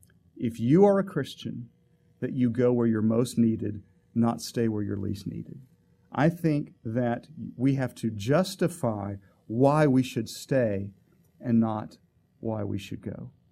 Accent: Miami, Florida, United States; For example, I grew up in Miami.

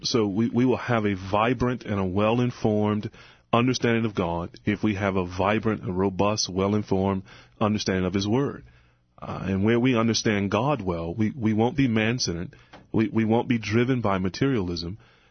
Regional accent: North Carolina, United States; I grew up in North Carolina in the Bible Belt, in a nominally Christian home.

